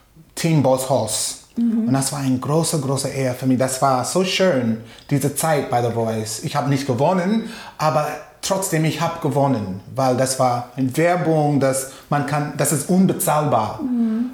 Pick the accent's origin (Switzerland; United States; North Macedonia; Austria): United States; Washington, District of Columbia; German is a second language; moved away as an adult; now in Germany; Ich komme aus Washington, D.C., und ja, ich bin hier in Deutschland für fast 22 Jahre.